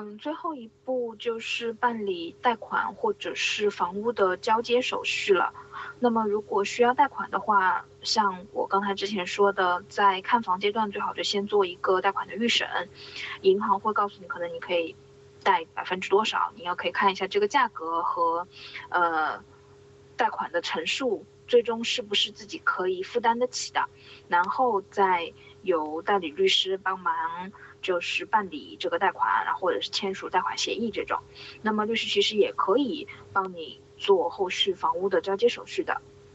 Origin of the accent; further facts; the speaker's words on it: China; 那么出于这个我们中国人的这个角度出发，我可以先跟大家说一些